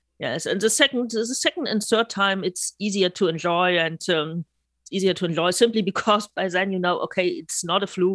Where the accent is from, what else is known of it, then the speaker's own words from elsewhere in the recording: Bremen, Germany; I'm from Bremen in North Germany.